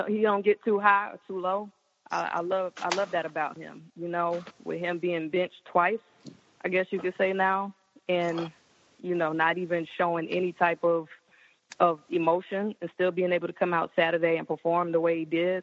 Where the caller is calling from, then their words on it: Columbia, South Carolina, United States; I'm actually calling from Gamecock Country, Columbia, South Carolina, but I'm a Gator fan all day.